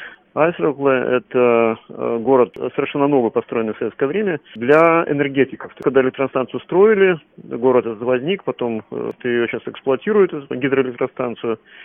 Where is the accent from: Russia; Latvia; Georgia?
Latvia; Daugavpils, Latgale; Даугавпилс, что фактически русский город в Латвии. И это мой родной город